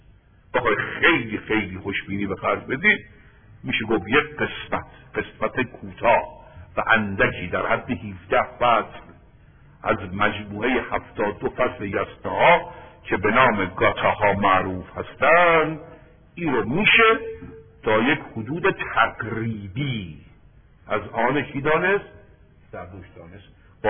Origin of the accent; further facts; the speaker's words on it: Iran; ما هم ایرانی هستیم